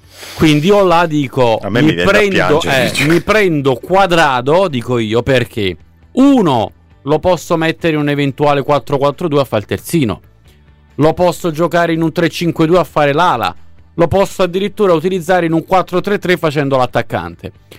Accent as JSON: {"language": "Italian", "town": "Naples", "region": "Campania", "country": "Italy", "said": "da napoletano che abita vicinissimo a Capodichino"}